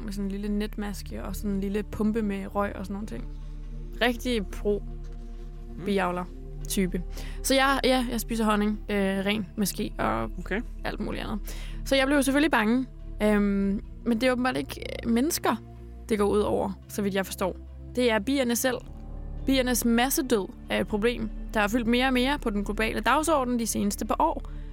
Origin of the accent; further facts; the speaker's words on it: Læsø, North Denmark Region, Denmark; Jeg er fra Læsø.